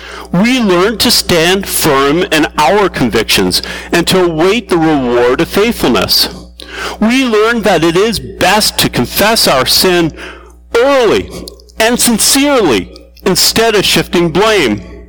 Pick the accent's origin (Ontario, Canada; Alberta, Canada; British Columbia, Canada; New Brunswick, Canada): Ontario, Canada; London; moved away; now it's been 40 years since I've called London, Ontario, my hometown, it just doesn't feel like home anymore.